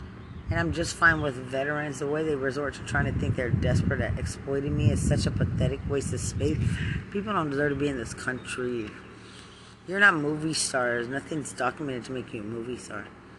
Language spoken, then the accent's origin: English; Lubbock, Texas, United States; I am from Lubbock, Texas.